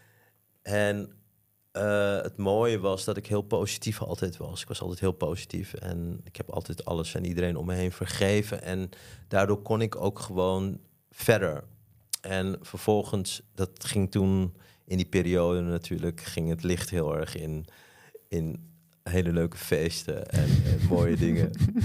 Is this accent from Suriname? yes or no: yes; Suriname; born there; also born or lived in Netherlands; Ik ben in Suriname geboren.